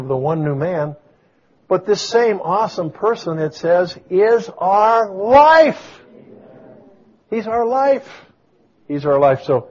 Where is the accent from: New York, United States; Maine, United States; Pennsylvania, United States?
Pennsylvania, United States; Pittsburgh; moved away; I grew up in Pennsylvania until 1960 in the western part, you know, in Pittsburgh area. And I love Pennsylvania.